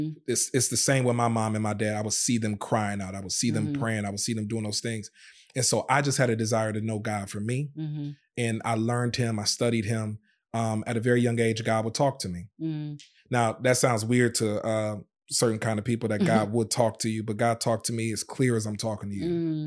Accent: Racine, Wisconsin, United States; also born or lived in Zion, Illinois; Born in Zion, Illinois, but we moved to Racine, Wisconsin when I was, I think about 5 years old.

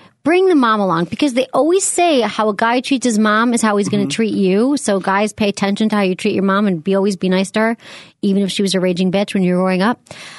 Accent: Michigan, United States; My hometown. I love it.

